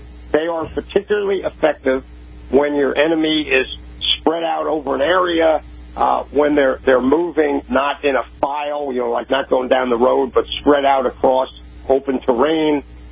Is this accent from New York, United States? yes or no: yes; New York, United States; I grew up in New York. You know, my going to Israel is like going to New York on steroids.